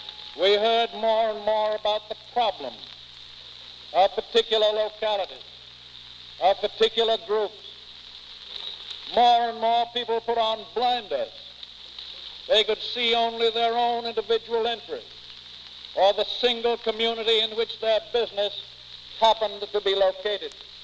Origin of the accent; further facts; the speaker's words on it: New York, United States; As a New Yorker, I am confident, and I think you are too